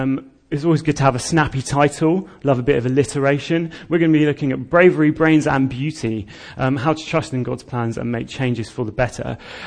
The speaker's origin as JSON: {"language": "English", "town": "Bedford", "region": "East of England", "country": "United Kingdom", "said": "I'm originally from Bedford, in Bedfordshire."}